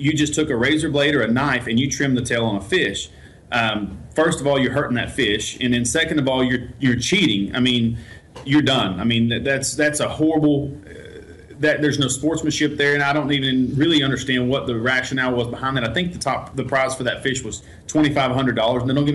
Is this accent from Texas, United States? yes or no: yes; Texas, United States; I grew up on Lake Fork. Lake Fork and Lake Tawakoni is where I cut my teeth.